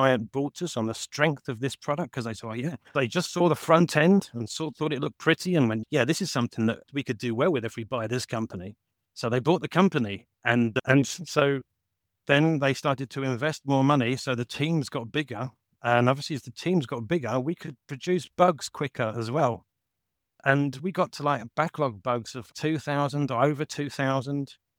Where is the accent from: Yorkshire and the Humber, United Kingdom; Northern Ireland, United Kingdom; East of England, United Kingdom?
East of England, United Kingdom; Bury St Edmunds; And that office is now sitting in my hometown of Bury St Edmunds with weeds growing in it.